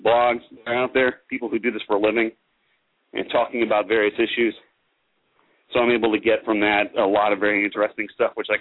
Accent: Texas, United States; Well, I am from Texas, and so I spent many years of my life going into and out of Mexico

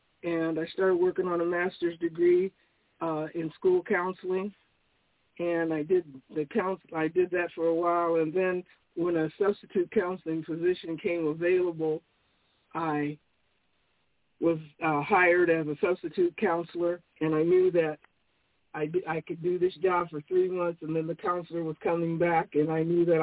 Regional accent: Des Moines, Iowa, United States; I came back to Des Moines, my hometown, yay, and I got a job with the Des Moines Public Schools

